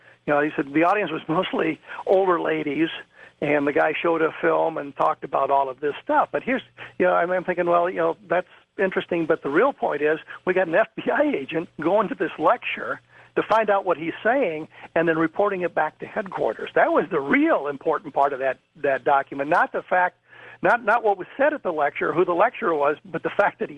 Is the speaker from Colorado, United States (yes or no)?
yes; Colorado, United States; who I actually saw it lecturing when I was growing up in Colorado.